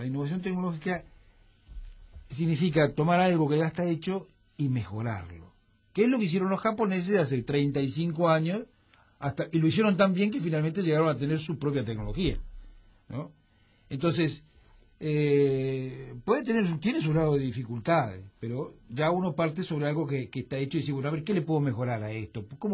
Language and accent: Spanish; Argentina; Argentina, que es el país en el que vivo. No quiero hablar de España porque además no conozco muy bien, pero en mi país pasa un poco esto